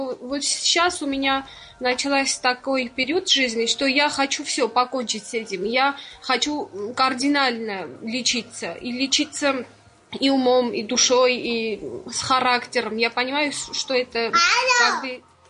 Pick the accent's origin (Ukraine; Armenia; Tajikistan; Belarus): Armenia; я из Армении.